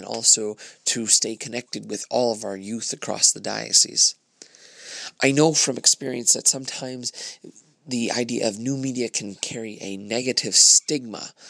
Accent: Erie, Pennsylvania, United States; For those of you who do not know me … from Erie, Pennsylvania.

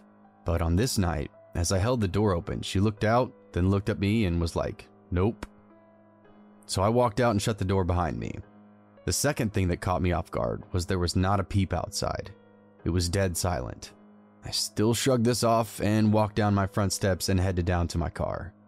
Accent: Oregon, United States; now in Las Vegas, United States; I grew up in Oregon, so I really love the rain, and for the past 10 years we've lived in Vegas

